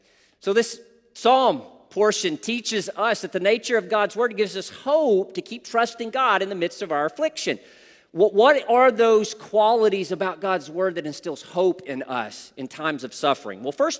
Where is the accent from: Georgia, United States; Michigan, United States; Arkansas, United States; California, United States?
Arkansas, United States; Most of you are aware that I grew up in Northeast Arkansas, and being an Arkansan, I am a loyalist in heart to Walmart.